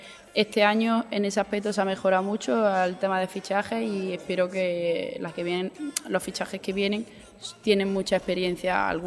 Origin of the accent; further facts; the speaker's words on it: Linares, Andalusia, Spain; now in Almería, Spain; yo que soy de Linares, Jaén